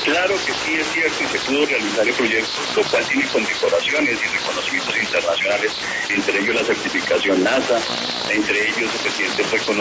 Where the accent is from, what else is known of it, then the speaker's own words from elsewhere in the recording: Colombia; Aquí estoy en Colombia, en mi país